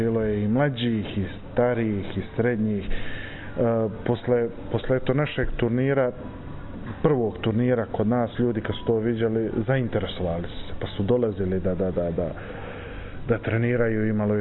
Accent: Pljevlja, Pljevlja Municipality, Montenegro; Kod nas u Pljevljima niko se nikad nije susretao sa tom odbojkom.

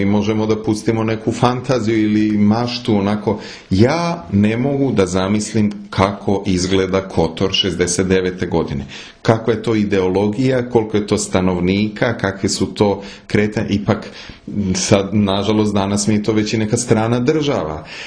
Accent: Vojvodina, Serbia; ja sam ipak iz Vojvodine, crnica zemlja i onda poreklom

